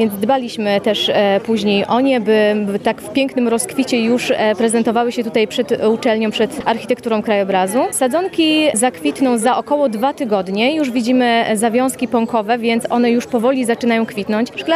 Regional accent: Wola Zarczycka, Subcarpathian Voivodeship, Poland; bo ja pochodzę z Woli Zarczyckiej, więc z naszego rezerwatu Kołacznia.

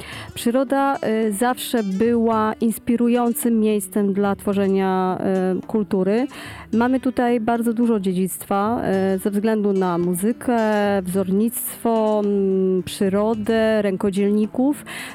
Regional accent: Nowy Żmigród, Subcarpathian Voivodeship, Poland; Ja jestem stąd. Mieszka się bardzo dobrze ze względu na to, że mamy jakby dwie rzeczywistości. Mamy tą kulturę, którą tworzymy jako mieszkańcy tutaj Nowego Żmigrodu i okolic całej gminy

